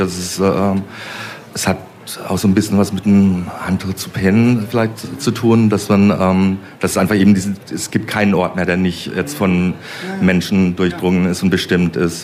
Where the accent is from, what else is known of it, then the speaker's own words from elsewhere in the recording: Baden-Württemberg, Germany; Ich habe tatsächlich selbst auch als Kind Pilze gesammelt. Ich bin im Schwarzwald aufgewachsen.